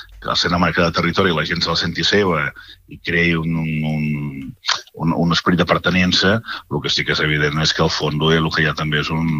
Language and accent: Catalan; La Bisbal d'Empordà, Catalonia, Spain; Per exemple, jo soc de la Bisbal